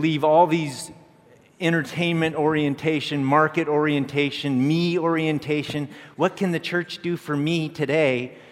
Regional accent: California, United States; I grew up in a Christian Science home. I grew up in California.

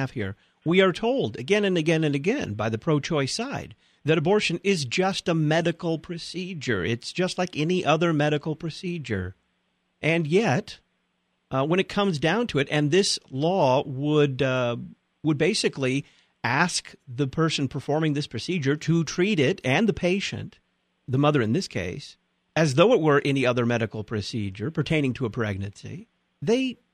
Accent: Illinois, United States; My home state of Illinois permits this kind of thing.

